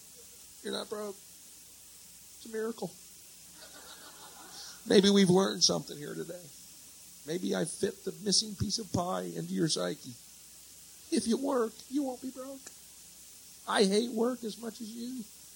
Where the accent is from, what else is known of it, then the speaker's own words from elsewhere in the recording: Houston, Texas, United States; So what'd you do while you're in Houston? That's where I'm from. That's my hometown, man. I grew up there.